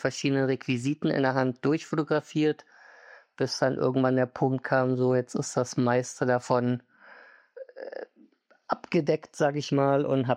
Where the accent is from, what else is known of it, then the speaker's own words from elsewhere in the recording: Berlin, Germany; born there; ich bin gebürtiger Berliner.